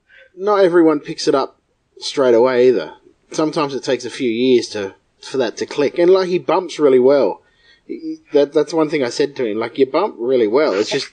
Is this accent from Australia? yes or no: yes; Adelaide, South Australia, Australia; This is the way that I've always been taught from where I came from Adelaide, from the RC Dub Academy